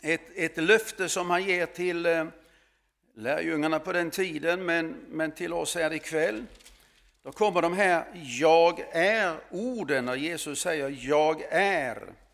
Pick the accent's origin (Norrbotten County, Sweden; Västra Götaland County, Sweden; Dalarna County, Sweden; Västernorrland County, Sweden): Västernorrland County, Sweden; Örnsköldsvik; Stadsträdgårdsmästaren hemma i Örnsköldsvik, han var med i församlingen